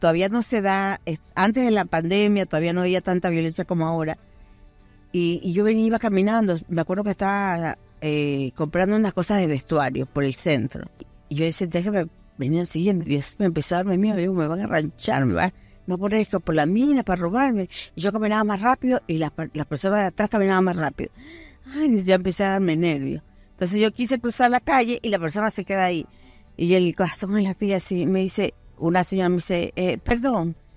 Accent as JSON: {"language": "Spanish", "country": "Argentina", "moved": "yes", "said": "Al principio, cuando recién llegamos de Argentina, pues fuimos a estudiar el arte dramático a la universidad."}